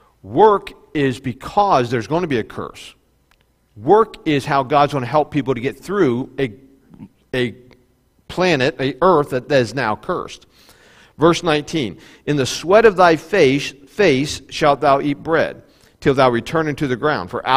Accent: United States; Because we grew up in America and we are, and I say this in all love and kindness, we're fat and lazy as Americans.

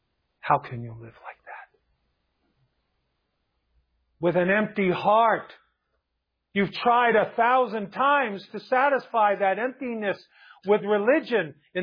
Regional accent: New York City, New York, United States; As a Jew growing up in New York City, I outmatched most of my peers in Judaism.

